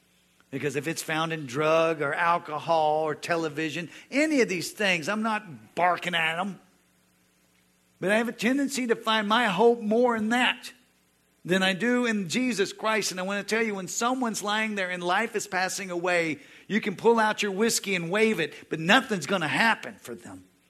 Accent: United States; I am from the United States of America

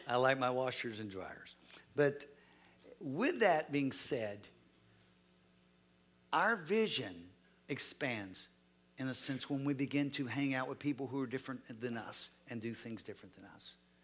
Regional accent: Texas, United States; Because for me, as I grew up in Texas, I just thought, heck, I just wanted to be a cowboy.

